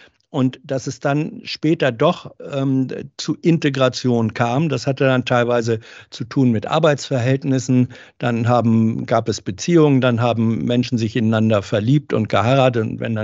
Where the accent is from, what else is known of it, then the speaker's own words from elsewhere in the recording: Lower Saxony, Germany; Ich bin nun auch in Niedersachsen aufgewachsen